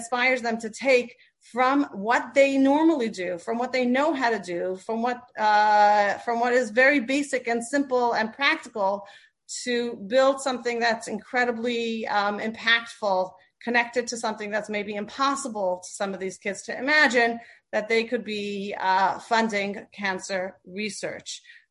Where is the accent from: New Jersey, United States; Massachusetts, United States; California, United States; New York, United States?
New York, United States; New York City; Personally, I grew up in the Lubavitch community in Crown Heights